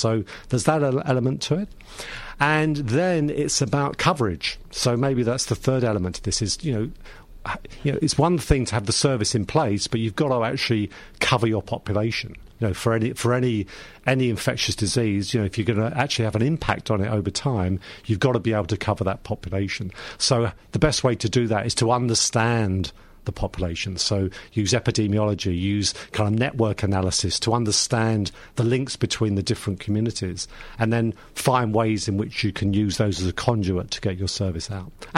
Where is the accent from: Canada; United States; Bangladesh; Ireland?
Ireland; now in Australia; and I'm very proud to be here and proud to be an Australian citizen, as I am now Irish and Australian.